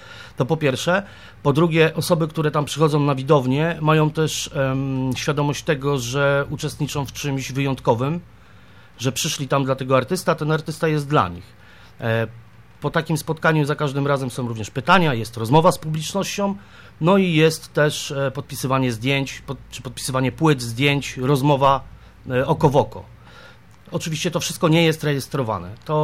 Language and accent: Polish; Wołomin, Masovian Voivodeship, Poland; bo jestem z Wołomina i jakby w Wołominie tą całą scenę tam u nas trzymam